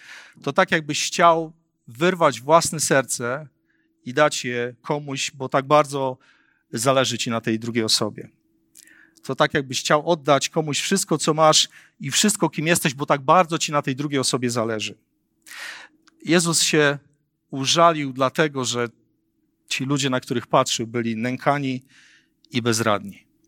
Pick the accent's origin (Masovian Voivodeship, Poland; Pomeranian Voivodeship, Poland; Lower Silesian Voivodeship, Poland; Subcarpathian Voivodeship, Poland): Lower Silesian Voivodeship, Poland; Wałbrzych; jestem miastowym chłopakiem i dorastałem w Wałbrzychu, tam gdzie nie było za bardzo trawy, były tylko mury, tynki odpadające i trochę betonu i mnóstwo kurzu i brudu